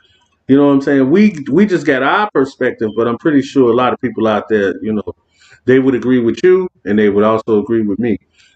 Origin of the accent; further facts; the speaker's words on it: Chicago, Illinois, United States; I'm from Chicago. I'm from the west side of Chicago.